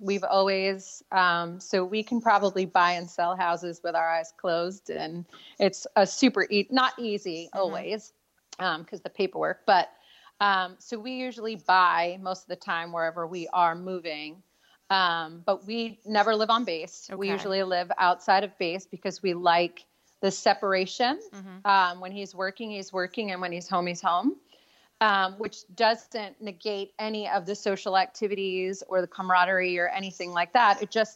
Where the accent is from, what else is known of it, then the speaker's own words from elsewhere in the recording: Brooklyn, New York, United States; also born or lived in Washington State / California / Newport, Rhode Island; now in Washington, D.C., United States; So I moved from Brooklyn, New York, obviously, to Washington State. From Washington State, we moved to California.